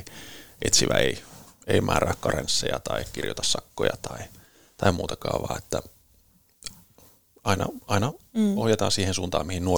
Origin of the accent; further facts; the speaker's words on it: Lohja, Uusimaa, Finland; also born or lived in Kaamanen / Tornio / Tampere; Lohjalla mä oon sitten käynyt kouluja ja sitten opiskellut Torniossa ja käynyt vielä Muoniossa töissä ja nyt sitten viimeisimpänä ollut pitempään Tampereella ja työskennellyt siellä sitten Ylöjärven puolella.